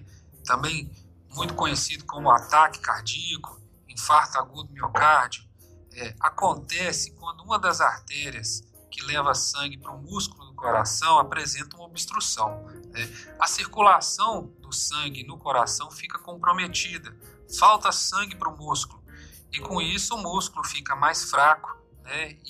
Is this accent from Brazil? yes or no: yes; Mutum, Minas Gerais, Brazil; also born or lived in Espírito Santo / Belo Horizonte; eu sou daqui de Mutum. Eu estudei a vida toda aqui no Dionísio Costa. Fui para o Espírito Santo fazer faculdade de medicina. Concluí meus estudos em Belo Horizonte